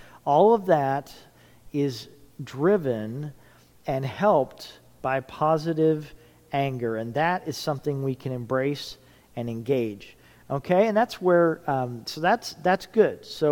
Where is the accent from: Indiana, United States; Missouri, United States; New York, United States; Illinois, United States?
Indiana, United States; Indianapolis; Now, I grew up in Indianapolis, Indiana.